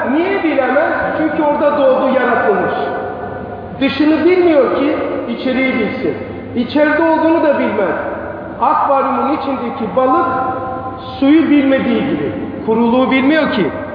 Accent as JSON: {"language": "Turkish", "town": "Pazar", "region": "Rize", "country": "Turkey", "said": "Ben aslı buralıyım. Geçen birkaç ay önce de buradaydım. Ben pazarlıyım."}